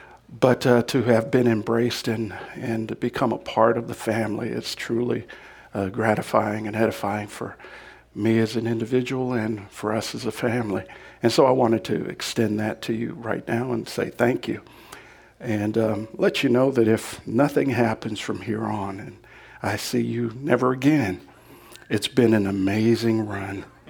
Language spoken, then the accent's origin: English; California, United States; Both of us are from California, so we're returning. I'm from the Northern California area